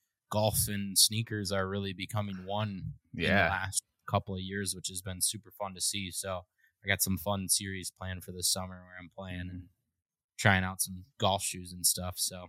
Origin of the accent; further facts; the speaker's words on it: Minnesota, United States; No, so I grew up in north of the Twin Cities in Minnesota. So I'm born and raised in Minnesota